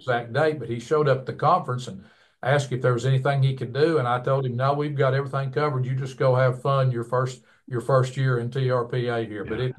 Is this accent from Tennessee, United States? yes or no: yes; Maryville, Tennessee, United States; I was born and raised in Maryville